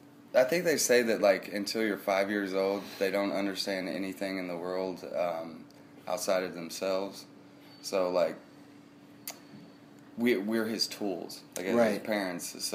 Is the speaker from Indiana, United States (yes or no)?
yes; Evansville, Indiana, United States; I'm from Evansville, Indiana.